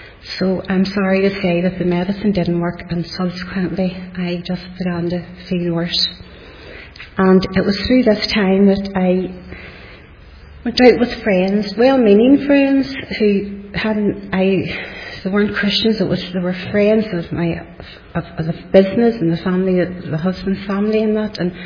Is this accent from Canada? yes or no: no; Belfast, Northern Ireland, United Kingdom; born in Shankill Road